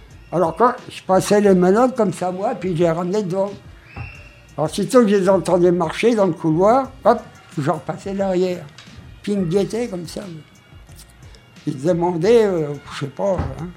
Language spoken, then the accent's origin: French; Île-de-France, France; born there; le maire du pays où que je suis né, à Meigneux, c'est pas loin, c'est dans le Seine-et-Marne